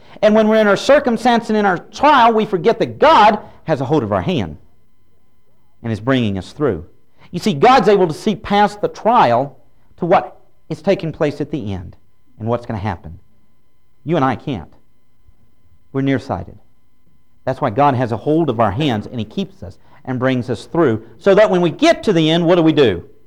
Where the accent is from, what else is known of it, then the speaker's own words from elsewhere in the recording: Houston, Texas, United States; I grew up now down in Houston, Galveston, that area.